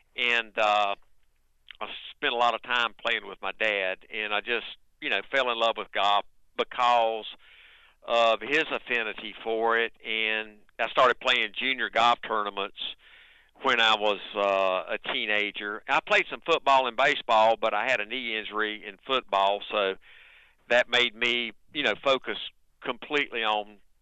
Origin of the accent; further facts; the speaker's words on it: Gastonia, North Carolina, United States; Well, I grew up outside of Charlotte in Gastonia, North Carolina